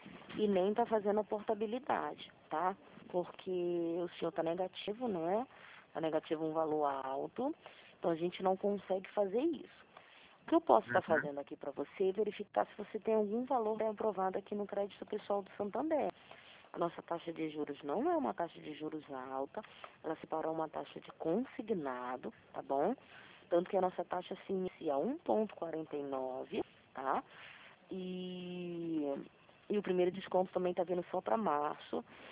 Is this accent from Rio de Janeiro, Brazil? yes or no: yes; Rio de Janeiro, Brazil; Sim, eu também sou do Rio.